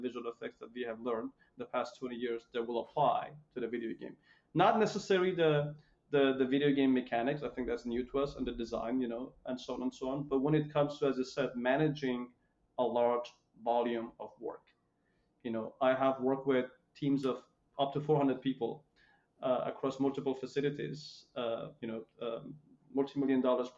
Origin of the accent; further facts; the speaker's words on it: Iran; moved away; I came from Iran